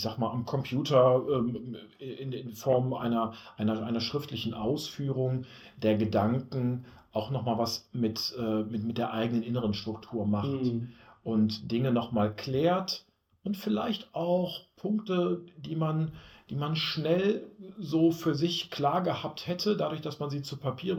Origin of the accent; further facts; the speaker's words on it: Duisburg, North Rhine-Westphalia, Germany; born there; now in Essen, Germany; ich bin ja gebürtiger Duisburger und bin jetzt in Essen schon seit vielen, vielen Jahren.